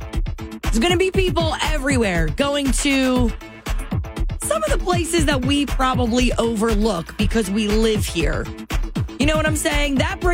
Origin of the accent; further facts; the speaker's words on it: New Jersey, United States; I grew up in South Jersey, but right outside of Philadelphia.